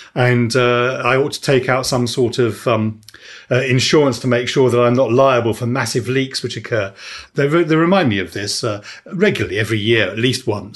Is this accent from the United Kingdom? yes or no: yes; United Kingdom; We are British, after all, it's bound to crop up.